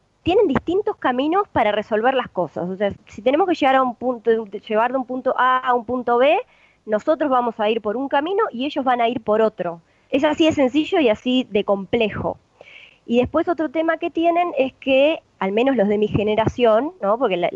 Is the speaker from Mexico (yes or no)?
no; Chascomús, Buenos Aires Province, Argentina; Yo soy de Chascomús, ahí cerca de Buenos Aires, y siempre pensé que no había lugar en el mundo más húmedo que Chascomús